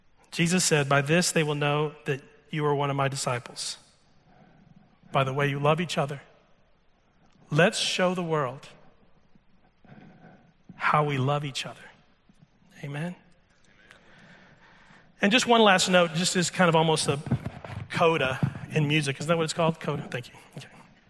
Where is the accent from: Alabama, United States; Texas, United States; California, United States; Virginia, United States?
Texas, United States; I love football. I grew up in Texas, so there you go.